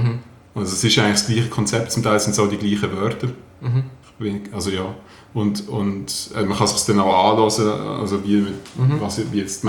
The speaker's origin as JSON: {"language": "German", "region": "Aargau", "country": "Switzerland", "accent": "Basel influences", "said": "ich komme irgendwo aus dem Aargau."}